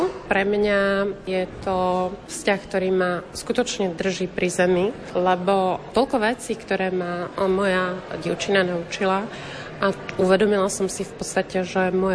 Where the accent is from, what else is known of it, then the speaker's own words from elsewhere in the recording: Poprad, Prešov Region, Slovakia; Čo sa týka mňa, tak ja som z Popradu